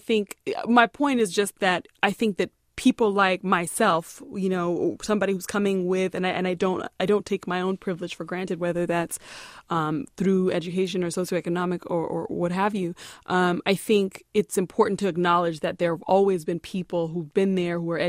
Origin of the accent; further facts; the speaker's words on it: Midwest, United States; And so, you know, I grew up in the Midwest mostly, and so I had a very different experience.